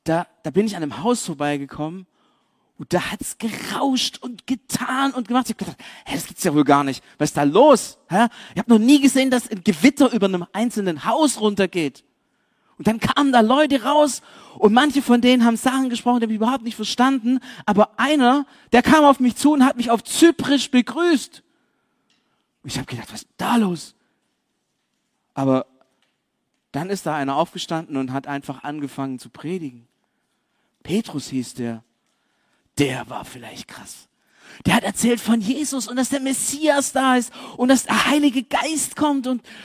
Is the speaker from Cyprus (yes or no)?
yes; Cyprus; Zypern ist mega cool. Da bin ich aufgewachsen. Allerdings muss ich sagen, meine Familie kommt eigentlich aus Jerusalem